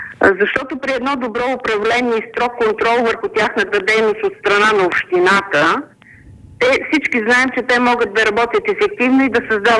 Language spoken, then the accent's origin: Bulgarian; Sofia, Sofia City, Bulgaria; born there; родена съм в София, завършила съм българска филология.